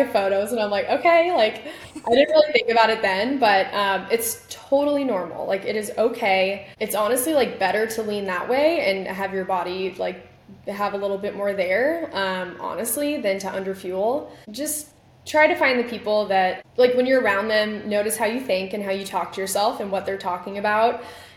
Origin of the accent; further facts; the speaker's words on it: Arizona, United States; Like there was just, I'm from Arizona. Like that was just not gonna happen.